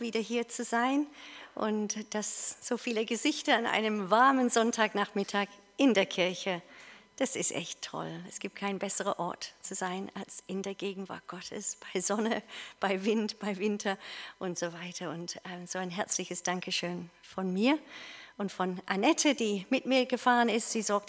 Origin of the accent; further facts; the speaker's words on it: England, United Kingdom; now in Germany; Ich komme ursprünglich aus England.